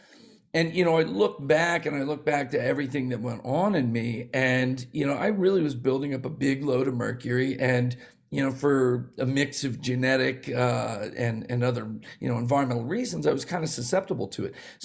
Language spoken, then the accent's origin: English; Bethlehem, Pennsylvania, United States; born there; I was born in Bethlehem, birthplace of Jesus and me. No, different place, Bethlehem, Pennsylvania. So I was born in a steel town.